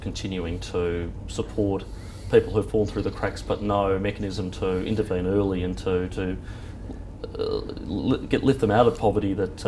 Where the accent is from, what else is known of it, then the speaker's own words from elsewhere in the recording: Australia; the national government did reforms that makes me as an Australian my eyes water